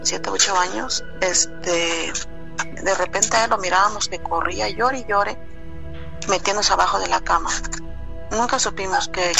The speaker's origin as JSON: {"language": "Spanish", "region": "Hidalgo", "country": "Mexico", "tie": "born or raised there", "said": "Esto es allá en México, en Hidalgo. Yo soy de Hidalgo."}